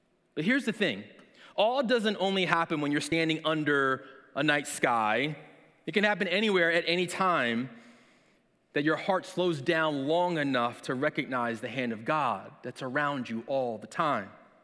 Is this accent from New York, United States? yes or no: no; New Jersey, United States; I grew up in New Jersey, and New Jersey's great, but it has lots of clouds, and it has lots of trees